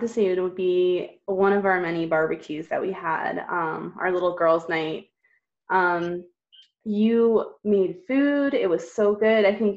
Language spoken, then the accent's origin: English; Maine, United States; now in Colorado, United States; I'm originally from Maine, pretty much. I grew up there my whole life. I don't know, I guess right now I moved to Colorado.